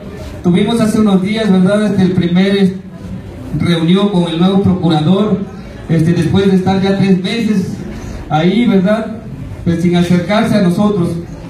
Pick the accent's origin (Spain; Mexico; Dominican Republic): Mexico; nosotros como mexicanos